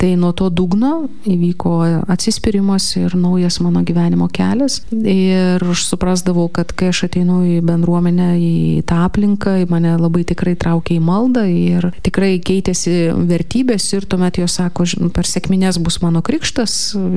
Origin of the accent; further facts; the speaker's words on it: Vilnius, Vilnius County, Lithuania; Esu vilnietė ir gyvenau taip pat Vilniuje. Tik kitame bute